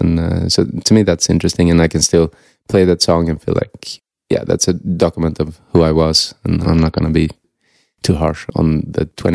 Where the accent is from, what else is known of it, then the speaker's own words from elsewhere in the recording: Sweden; English is a second language; My Swedish was, of course, perfect because I grew up in Sweden.